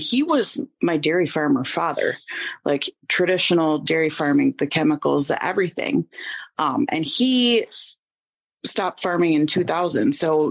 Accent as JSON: {"language": "English", "region": "Wisconsin", "country": "United States", "tie": "born or raised there", "said": "I live in Wisconsin, born and raised here. I grew up on a dairy farm, married a farmer."}